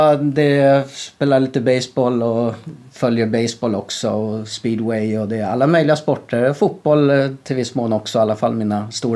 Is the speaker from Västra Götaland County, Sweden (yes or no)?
no; Stockholm, Stockholm County, Sweden; now in Enköping, Sweden; Privatpersonen är en 44-årig kille som är född och uppvuxen i Stockholm, flyttade till Enköping för 12 år sedan drygt.